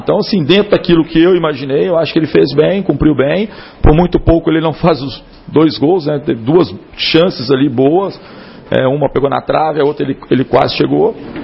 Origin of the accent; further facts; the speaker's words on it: Minas Gerais, Brazil; Ah, eu sou mineiro, né, cara?